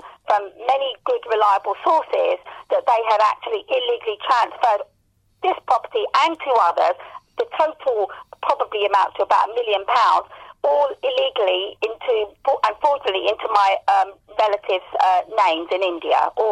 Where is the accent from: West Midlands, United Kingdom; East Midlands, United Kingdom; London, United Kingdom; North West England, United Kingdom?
London, United Kingdom; I live in South East London, where I've lived all my life and I was born here, and I'm British Asia.